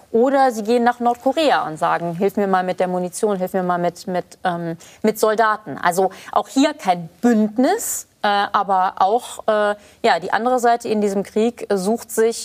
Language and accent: German; Germany; Kann ich als Deutsche den Schweizer sagen, gebt eure Neutralität auf